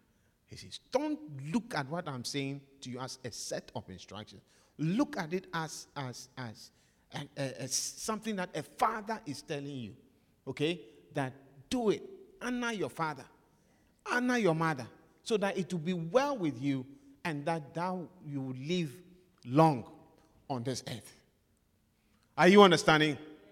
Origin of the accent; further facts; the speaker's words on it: Ghana; now in United States; I am an American. Yes. I took the oath and I turned my back on Ghana.